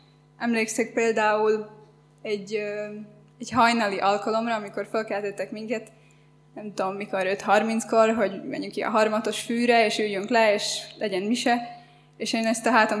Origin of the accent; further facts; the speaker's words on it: Galanta, Trnava Region, Slovakia; Galántáról származom, és egy olyan családban nőttem föl, ahol a hit nem volt fontos